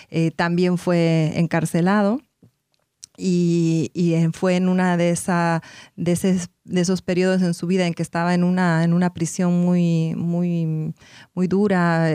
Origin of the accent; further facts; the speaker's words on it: Bolivia; llegó a Bolivia, al sur de donde yo soy